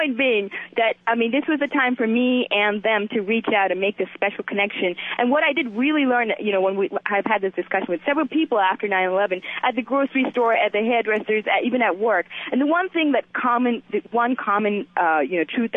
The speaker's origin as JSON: {"language": "English", "country": "India", "moved": "yes", "lives_now": "United States", "said": "I'm an Indian Muslim, and I'm an immigrant here."}